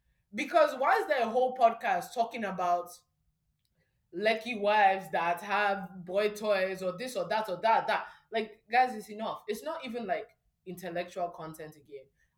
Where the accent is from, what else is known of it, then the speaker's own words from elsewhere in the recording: England, United Kingdom; I like to jump from the UK now and again because, you know, I'm English through and through, TBH.